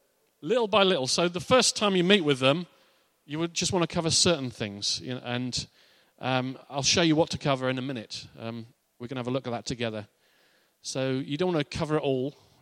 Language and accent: English; Barcelona, Catalonia, Spain; English is a second language; I know nothing. I'm from Barcelona. I know nothing.